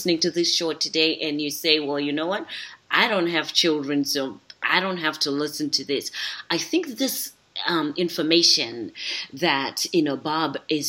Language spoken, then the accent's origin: English; Zimbabwe; first language Shona; English is a second language; I speak Shona, is my language. I'm from Zimbabwe.